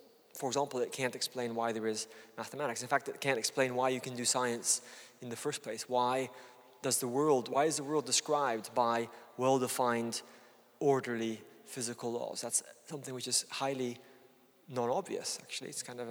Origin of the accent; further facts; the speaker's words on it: Gabon; I grew up in Gabon in Central Africa